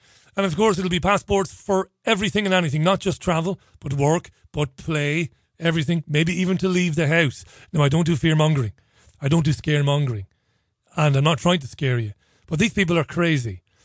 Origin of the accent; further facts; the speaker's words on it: Waterford, Munster, Ireland; I grew up in Waterford.